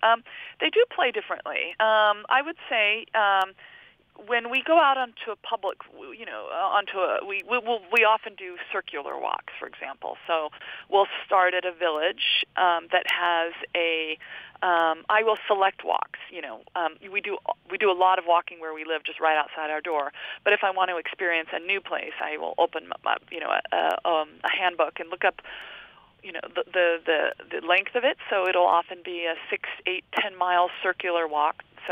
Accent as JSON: {"language": "English", "region": "California", "country": "United States", "tie": "born or raised there", "said": "England is, it fits in the bottom of my home state of California"}